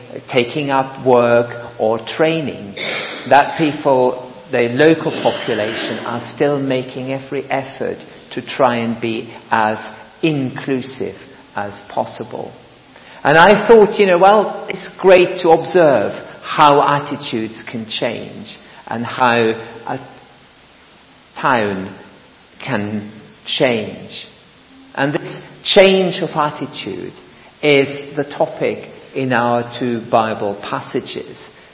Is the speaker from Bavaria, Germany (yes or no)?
no; Michelstadt, Hesse, Germany; Michelstadt, that's the name of my hometown